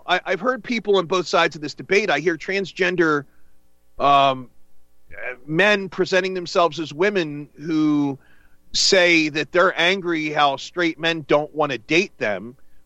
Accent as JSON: {"language": "English", "town": "Camden", "region": "New Jersey", "country": "United States", "tie": "born there", "said": "I was born in Camden. And I spent time in Philly and Camden."}